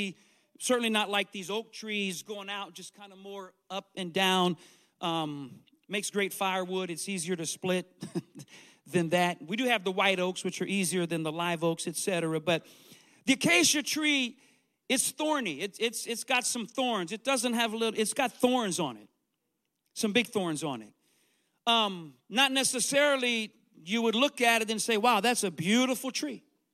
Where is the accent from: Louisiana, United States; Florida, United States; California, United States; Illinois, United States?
Louisiana, United States; so I'm from South Louisiana. We have these oak trees that are huge, like huge oak trees.